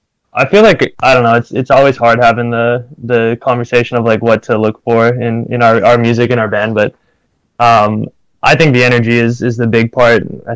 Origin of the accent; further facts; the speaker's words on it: Saskatoon, Saskatchewan, Canada; I'm actually from Saskatoon